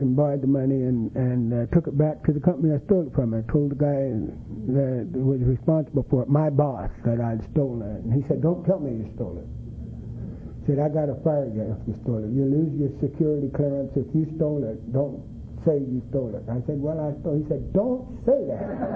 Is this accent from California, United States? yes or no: yes; California, United States; born there; I was born in the San Gabriel Valley